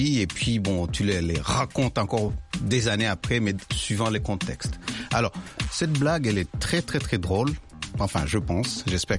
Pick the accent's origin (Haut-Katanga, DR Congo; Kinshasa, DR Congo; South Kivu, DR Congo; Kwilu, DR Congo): Kinshasa, DR Congo; Tu sais, j'ai grandi à Kinshasa et.